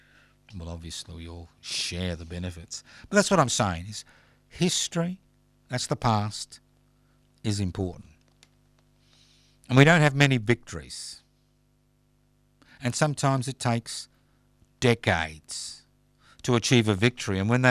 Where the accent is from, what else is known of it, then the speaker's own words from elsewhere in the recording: Australia; I love living in Australia, not because I was born here, because... See, the great thing about being an Australian